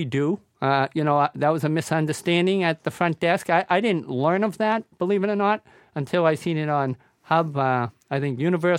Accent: Boston, Massachusetts, United States; I grew up in South Boston. You know, I didn't have a whole lot, Jim. You know, I grew up on a second floor of a three-decker.

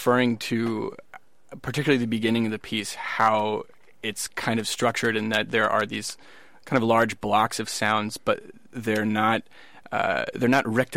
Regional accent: Berkeley, California, United States; I obviously grew up next to the bay. I grew up in Berkeley, and it's always been an incredibly important thing.

